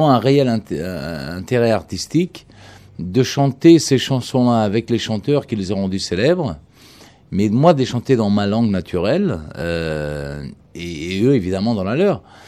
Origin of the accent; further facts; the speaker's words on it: Portugal; Je suis portugais et très fier de l'être.